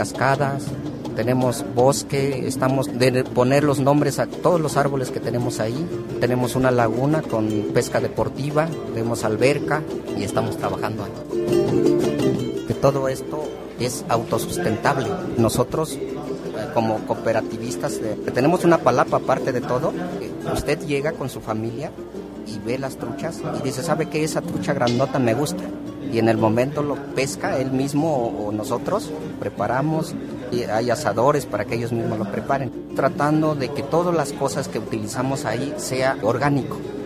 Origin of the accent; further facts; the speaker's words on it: Hidalgo, Mexico; venimos de la Sierra Otomitepegua.